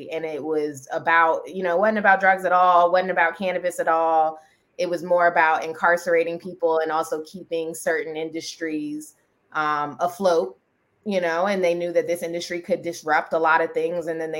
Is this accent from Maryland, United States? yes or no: yes; Maryland, United States; My home state of Maryland was issuing licenses within the next year.